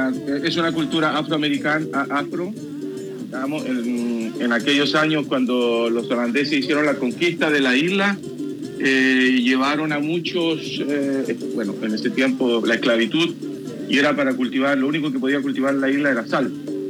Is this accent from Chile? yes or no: yes; Rancagua, O'Higgins, Chile; also born or lived in Santiago; yo soy de Rancagua y estudié en Santiago.